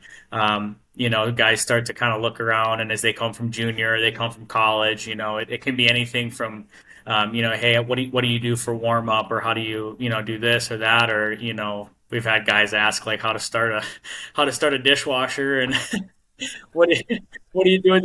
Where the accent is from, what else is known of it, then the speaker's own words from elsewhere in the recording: Verona, Wisconsin, United States; Bloomington for me is actually very close to my hometown of Verona, Wisconsin.